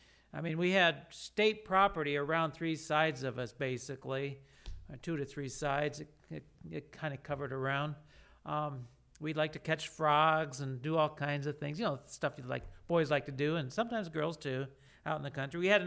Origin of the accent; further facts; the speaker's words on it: Michigan, United States; I grew up in Michigan, not too far from here.